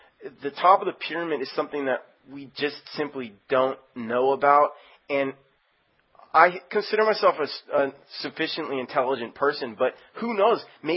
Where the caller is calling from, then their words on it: Manchester, North West England, United Kingdom; I'm actually calling from Manchester, England